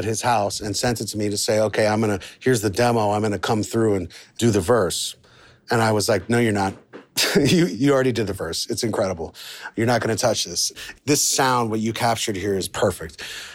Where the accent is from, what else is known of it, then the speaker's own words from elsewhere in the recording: New York City, New York, United States; I come from New York City, so one of the biggest events, you know, psychically and literally in New York City over the past 10 years was the murder of Eric Garner